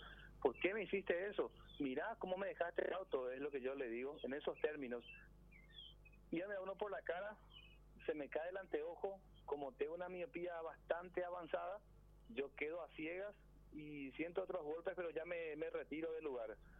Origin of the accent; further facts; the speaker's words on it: Villa Elisa, Central, Paraguay; also born or lived in Asunción; now in Lambaré, Paraguay; Yo soy lambareño. Si bien nací en Asunción, viví toda mi vida en Villa Elisa y hace unos años en Lambaré, del barrio Santa Rosa de Lambaré